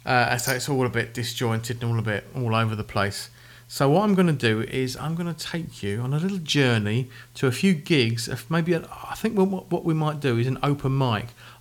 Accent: United Kingdom; I'm British, by the way, so I'm talking in pounds, in dollars.

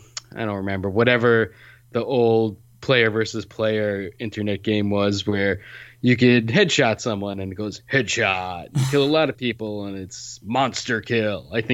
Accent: Rhode Island, United States; after getting barbecue in my home state of Rhode Island

